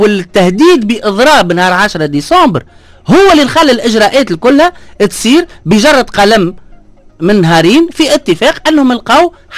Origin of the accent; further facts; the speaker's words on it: Sfax, Sfax Governorate, Tunisia; لكن انا ولد صفاقس ونغير على جهتي